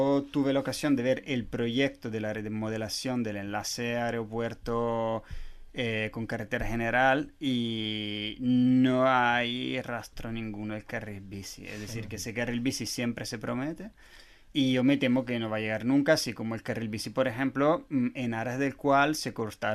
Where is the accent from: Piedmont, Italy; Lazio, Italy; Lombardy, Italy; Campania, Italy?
Lombardy, Italy; Bergamo; yo lo vi, por ejemplo, implantado en mi ciudad de origen en Italia, que la nombramos antes, que es Bérgamo, que es una ciudad también muy amiga del coche y bastante poco amiga de la bicicleta